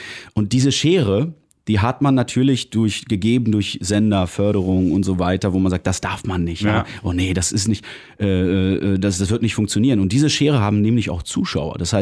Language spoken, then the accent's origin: German; Poland; Und ich bin Pole